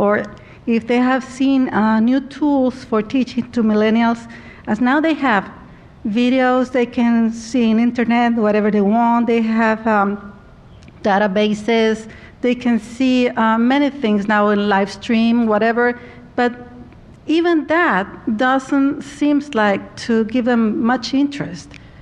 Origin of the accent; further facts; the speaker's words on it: El Salvador; My question, I'm coming from El Salvador.